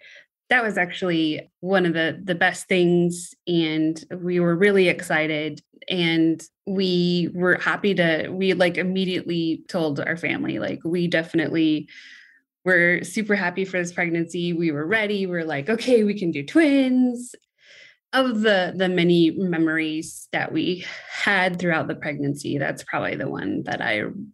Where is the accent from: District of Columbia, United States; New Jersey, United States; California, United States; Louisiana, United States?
California, United States; Sacramento; I am from Sacramento, California.